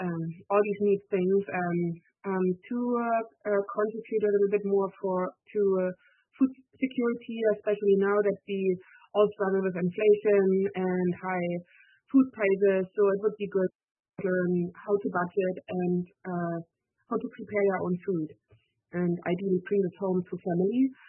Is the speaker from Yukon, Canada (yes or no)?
yes; Watson Lake, Yukon, Canada; from Watson Lake.